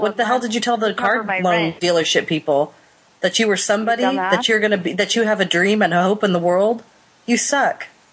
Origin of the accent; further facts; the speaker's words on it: California, United States; I'm originally from California, but I actually moved around most of my life. I was a Navy brat.